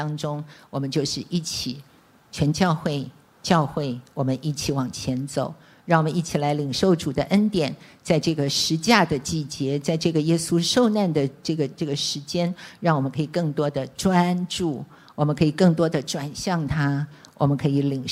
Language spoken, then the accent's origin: Chinese; China; 人不为己，天诛地灭，这是我们中国人常常说的话。